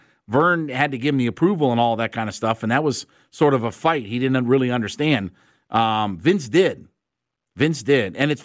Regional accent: Northeast, United States; I grew up in the Northeast, so, again, that was what I was watching.

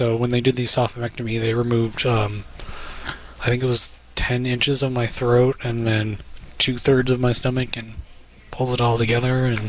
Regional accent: Bellingham, Massachusetts, United States; I'm from the Bellingham area, so it's very close.

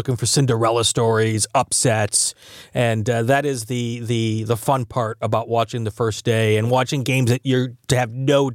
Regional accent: Wisconsin, United States; I have picked my home state of Wisconsin to win it all

